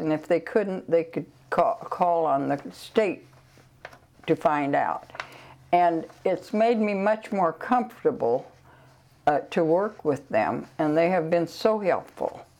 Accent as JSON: {"language": "English", "region": "Nebraska", "country": "United States", "tie": "born or raised there", "said": "I have lived on a farm all of my life. And of course, I was born in Nebraska, and I went to a rural school."}